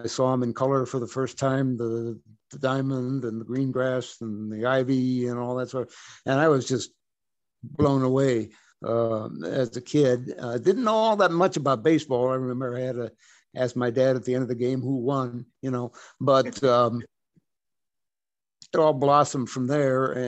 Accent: Chicago, Illinois, United States; I grew up in Chicago. As I said, grew up watching the Cubs on WGN.

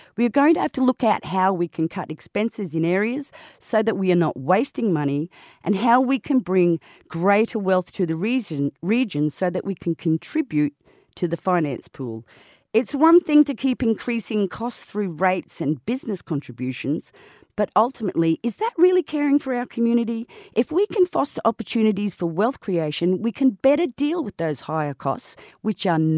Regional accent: Brisbane, Queensland, Australia; I grew up in Brisbane. My formative years were through the 80s, and I watched Brisbane grow from a country town to the sharp, modern city destination that we see today.

